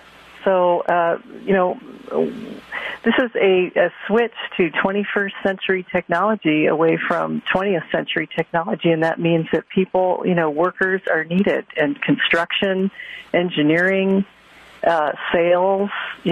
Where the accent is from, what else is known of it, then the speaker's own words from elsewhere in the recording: St. Louis, Missouri, United States; But, I'm from Missouri. I grew up in St. Louis.